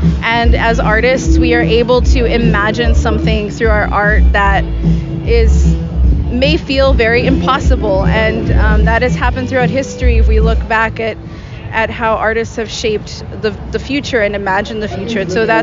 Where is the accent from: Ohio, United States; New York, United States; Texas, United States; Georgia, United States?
Texas, United States; Corpus Christi; I'm from Corpus Christi, Texas, yep.